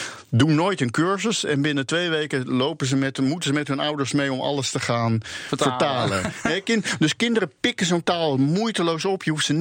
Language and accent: Dutch; Rotterdam, South Holland, Netherlands; Ik kom zelf dus uit Rotterdam, maar mijn familie die komt vooral eigenlijk dan weer niet uit Rotterdam, namelijk uit Rotterdam-Zuid.